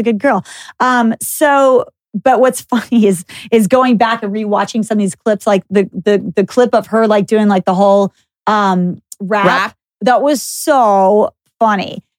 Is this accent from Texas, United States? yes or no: yes; Dallas, Texas, United States; I grew up in Dallas and I ride horses.